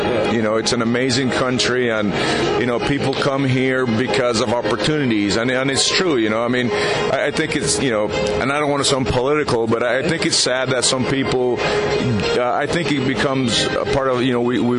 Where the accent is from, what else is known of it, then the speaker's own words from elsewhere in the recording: Los Angeles, California, United States; So I grew up down in Southeast L.A., Bell High School.